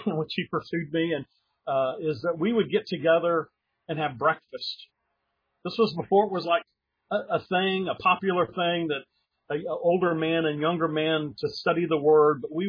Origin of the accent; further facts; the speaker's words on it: Dallas, Texas, United States; I grew up in Dallas, Texas, and from my bedroom window, I could see the church that our family attended.